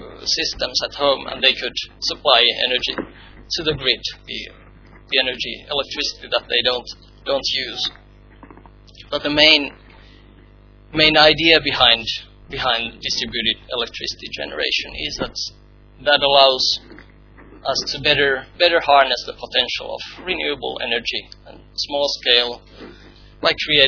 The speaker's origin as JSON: {"language": "English", "country": "Finland", "second_language": "English", "lives_now": "United Kingdom", "said": "I come from Finland"}